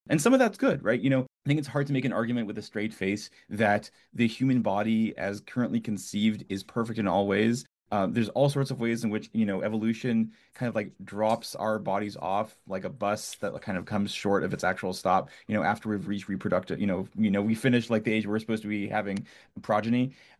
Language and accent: English; Canada; I grew up in Canada.